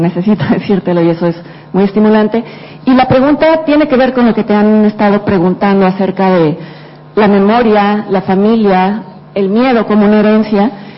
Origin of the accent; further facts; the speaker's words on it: Mexico; de México, de la revista Letras Libres.